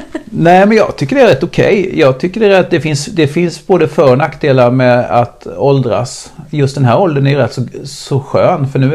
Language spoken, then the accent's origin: Swedish; Småland, Sweden; accent: Småland dialect; now in Stockholm, Sweden; Jag har ju bott 20 år i Stockholm, men jag har liksom inte riktigt fått bort, eller jag har inte alls fått bort min småländska, utan den finns ju där som ganska stabil. Så stolt smålänning.